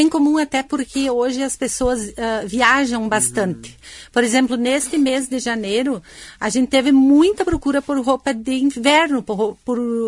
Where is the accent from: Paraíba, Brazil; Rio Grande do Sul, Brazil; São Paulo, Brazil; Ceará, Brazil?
Rio Grande do Sul, Brazil; Ibiraiaras; also born or lived in Paraná; A minha família é de Ibiraiara, Júnior. Eu sou natural de Ibiraiaras. Eu fiquei 14 anos no Paraná, em função de trabalho, e também em função, né, de trabalho, a gente voltou para a nossa terra aqui, que eu considero Lagoa Vermelha já nossa terra.